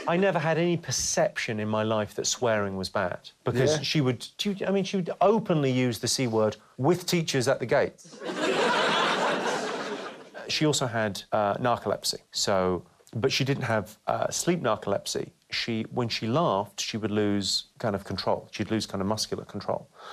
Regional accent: London, United Kingdom; back to Ireland and you'd go, everyone in Ireland would go, oh, the two English brothers, and then you go back to London and we'll go, oh, you sound Irish.

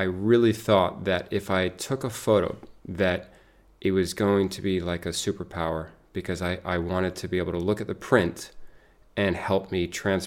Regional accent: United States; So, I grew up in the States, but my mom's family is all from Yorkshire.

